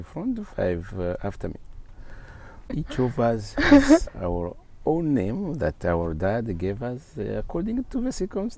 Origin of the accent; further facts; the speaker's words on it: Kibuye, Western Province, Rwanda; born there; I was born in Rwanda, in Kibuye, near Kivu Lake. A very beautiful place.